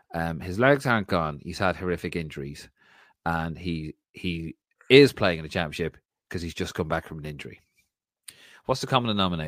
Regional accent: Ireland; As an Irish player, unless he comes back and he does brilliantly, fair play to him.

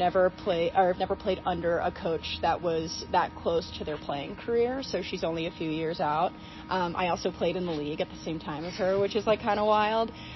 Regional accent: South Carolina, United States; also born or lived in Portland, United States; so I'm from South Carolina, so there were no mountains. I'm from the coast, so I grew up on the beach.

